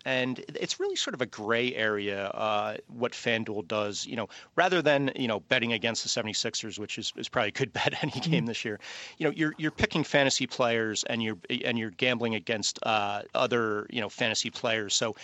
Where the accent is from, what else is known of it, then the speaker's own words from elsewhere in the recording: Philadelphia, Pennsylvania, United States; First of all, you must have realized I'm from Philadelphia